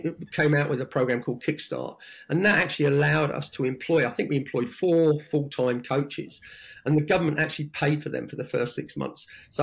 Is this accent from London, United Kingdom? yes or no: no; Luton, East of England, United Kingdom; I grew up in Luton, where we had something like 20 teams at one stage.